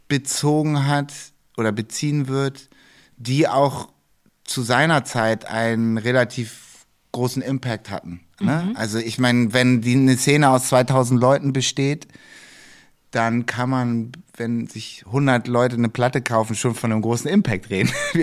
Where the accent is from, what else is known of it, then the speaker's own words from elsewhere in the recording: Hamburg, Germany; Ich komme aus Hamburg, hier ist St. Pauli.